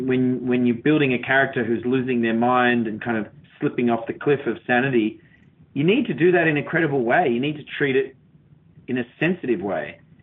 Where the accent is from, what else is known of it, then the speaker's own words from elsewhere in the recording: Australia; being in Australia, is just being in my home country, close to my family.